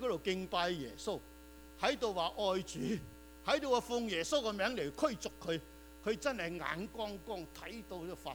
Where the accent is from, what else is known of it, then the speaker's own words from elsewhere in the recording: China; 我哋嘅心都為咗我哋國家一方面好傷痛